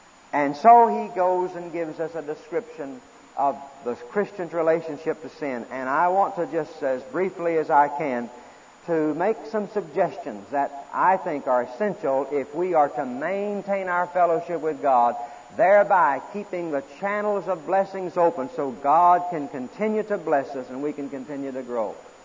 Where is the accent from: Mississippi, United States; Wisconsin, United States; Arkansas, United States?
Arkansas, United States; Fort Smith; When I was growing up in Fort Smith, Arkansas, we had a fellow in our town